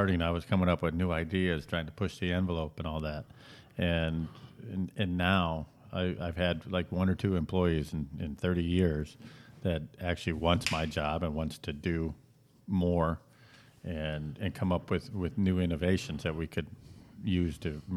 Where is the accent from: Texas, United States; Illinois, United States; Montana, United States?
Illinois, United States; moved away; also born or lived in Pompano Beach; Well, I grew up in Northern Illinois and started installing carpet up there when I was young and didn't care for the winters. So I moved to South Florida, Pompano Beach